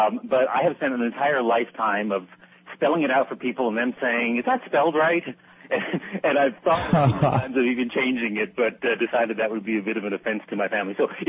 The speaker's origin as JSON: {"language": "English", "region": "New Brunswick", "country": "Canada", "tie": "born there", "also_born_or_lived": "Quebec / Nova Scotia", "said": "in a whole variety of places in Canada, in the province of Quebec, in the province of Nova Scotia. I was born in New Brunswick. And we sort of moved around a fair bit."}